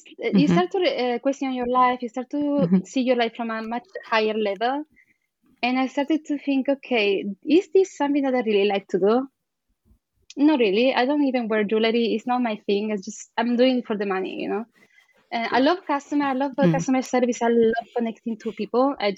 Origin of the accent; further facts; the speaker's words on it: Italy; also born or lived in Argentina; I was born in Argentina. I grew up in Italy. And even if my dad was Italian, he was treated as an immigrant because he grew up in Argentina.